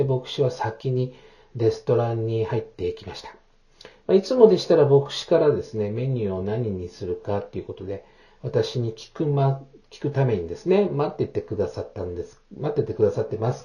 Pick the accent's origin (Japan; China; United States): Japan; Okinawa; now in Tokyo, Japan; 東京に上京してからも郷土料理が恋しくなったりはほとんどしておりません。